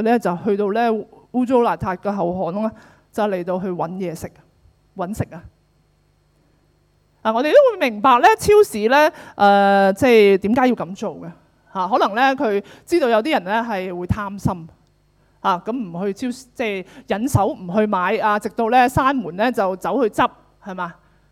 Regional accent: Hong Kong; 我们香港人有个说话，吃花生呢？

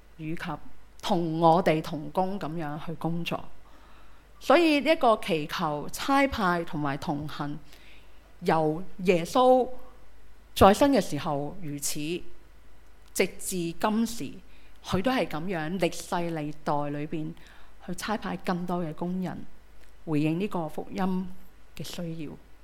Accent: Hong Kong; 其实我们香港人原来都很困苦

